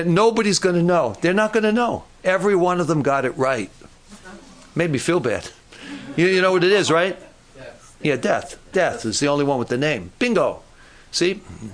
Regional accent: New York City, New York, United States; I grew up in New York City. I mean, there were five boroughs. I grew up in Queens. And I've been all over in Brooklyn and the Bronx and Manhattan, not so much Staten Island.

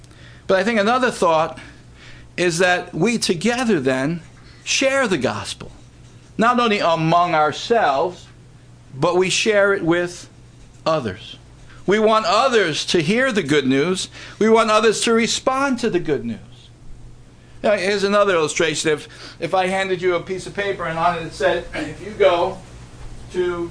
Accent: United States; born there; Because I thank God that I was born here in America and that God has blessed this land.

